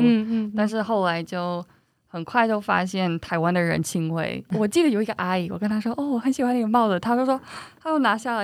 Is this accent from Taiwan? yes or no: no; Colorado, United States; Chinese is a second language; also born or lived in San Francisco, United States; 我来自美国的科罗拉多州、嗯、其实我在旧金山出生，但是在科罗拉多州长大，在一个小小的山谷、嗯、对，有7000个人口，所以蛮小